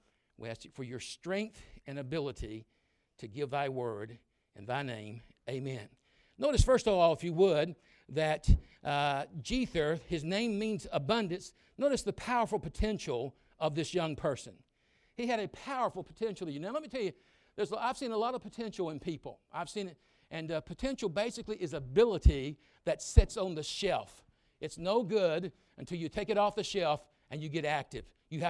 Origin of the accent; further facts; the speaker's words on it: the South, United States; See, I'm from the South, and I can say anything I want to.